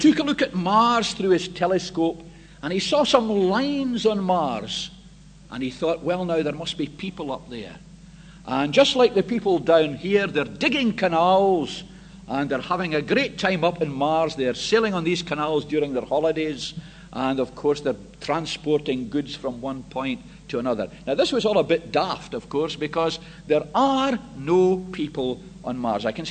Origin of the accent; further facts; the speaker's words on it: Scotland, United Kingdom; but being a Scotsman, I decided not